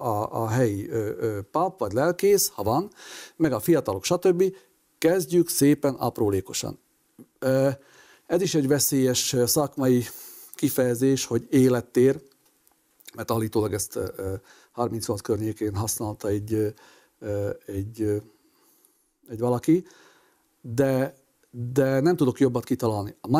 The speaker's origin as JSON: {"language": "Hungarian", "town": "Lučenec", "region": "Banská Bystrica Region", "country": "Slovakia", "tie": "born or raised there", "said": "Ezt gyerekként is megértem, hogy mennyire nehéz volt már gyerekként mondjuk Losoncon magyarnak lenni"}